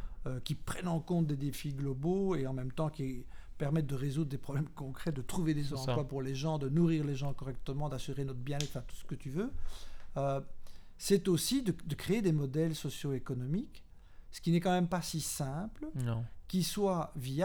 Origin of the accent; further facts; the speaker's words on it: Wallonia, Belgium; la population est en train d'augmenter, même chez nous en Wallonie.